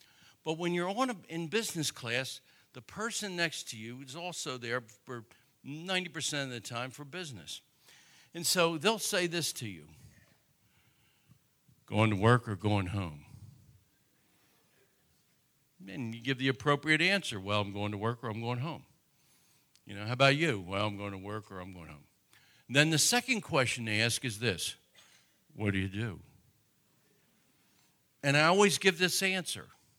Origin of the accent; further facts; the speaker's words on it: New Jersey, United States; I mean, I'm not Southern, but I'm Baptist. I mean, I'm from New Jersey. How can I be Southern?